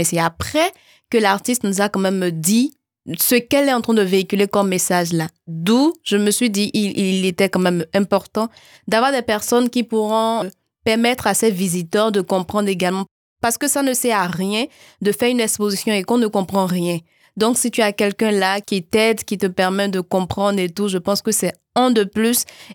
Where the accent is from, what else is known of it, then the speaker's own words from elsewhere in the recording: Benin; Chez moi au Bénin, j'aime souvent quand il y a des prestations culturelles